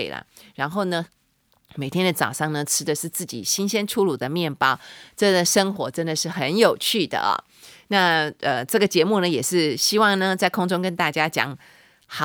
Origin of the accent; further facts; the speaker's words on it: Taiwan; 或者是我一个台湾人，真的看不到讲中文的人哦